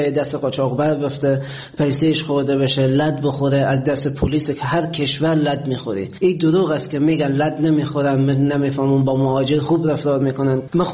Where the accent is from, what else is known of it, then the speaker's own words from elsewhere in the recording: Afghanistan; moved away; حدود 3.5-4 سال میشه از افغانستان آمدم بیرون.